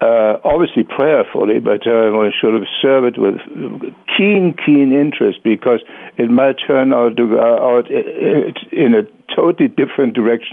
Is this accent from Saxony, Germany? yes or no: yes; Leipzig, Saxony, Germany; I mean, take Leipzig, my hometown, where converts are now helping convert or bringing children of communist families, formerly communist families, to Christ.